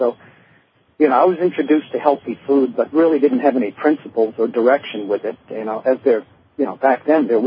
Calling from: Colorado, United States; Colorado.

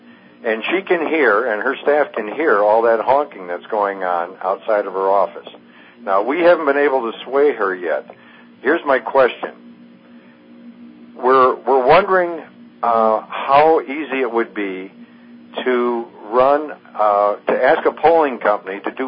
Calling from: Tucson, Arizona, United States; also born or lived in Wisconsin; by the way, I'm calling from Tucson, but I have roots in Wisconsin.

